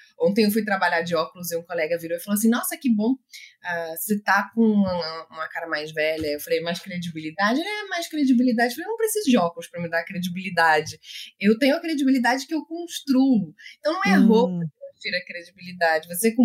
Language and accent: Portuguese; Portugal; Eu sou europeia, né? Eu sou portuguesa, mas eu tenho traços mais holandeses